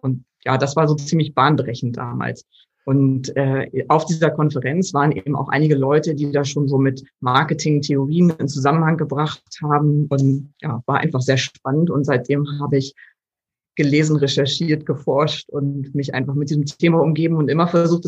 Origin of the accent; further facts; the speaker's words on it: Germany; Und wir haben dann festgestellt, Mensch, wir kommen ja beide aus Deutschland. So ein Zufall.